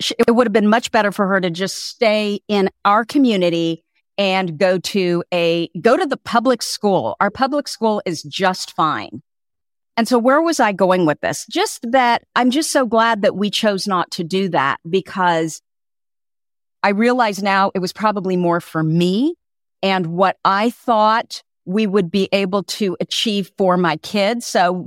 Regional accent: Hillsborough, California, United States; So I grew up in Burlingame in Hillsboro, which isn't far from Palo Alto.

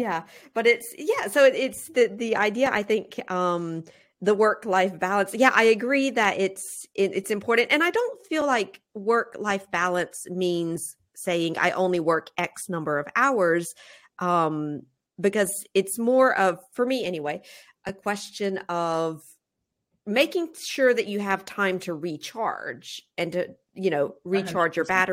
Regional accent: United States; But I feel like, as an American, I feel like, this is not so bad.

